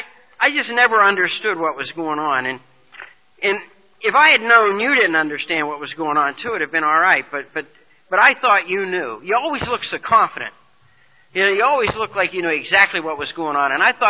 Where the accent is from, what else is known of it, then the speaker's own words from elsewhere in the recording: Ireland; But I'm the second child, the eldest son in a family of 11 children. I'm Irish.